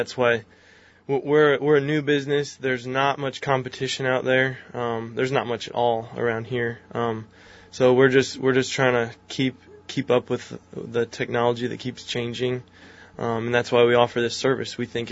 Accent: United States; Okay, so I grew up right outside of Hamel. We farm.

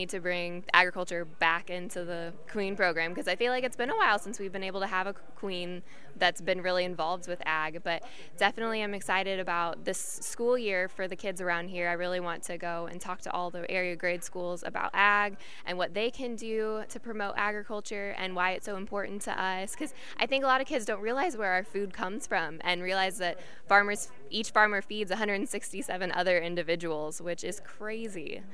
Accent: Waggoner, Illinois, United States; I grew up on a farm and went to Lincolnwood High School. So farming is a huge part of my life.

